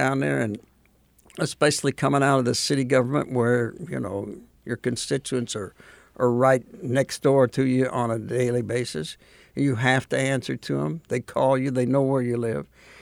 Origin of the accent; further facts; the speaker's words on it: Kansas City, Missouri, United States; I grew up in the Westport area. We didn't know we were all poor because we were all in the same boat.